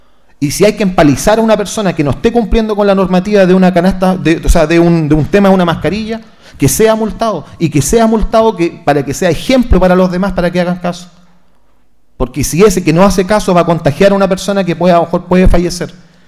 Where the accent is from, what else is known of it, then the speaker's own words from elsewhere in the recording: Chile; Está bien, somos chilenos.